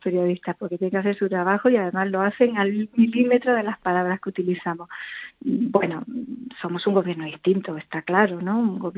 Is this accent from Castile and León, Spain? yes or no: no; Andalusia, Spain; y incluida mi tierra, nuestra tierra, Andalucía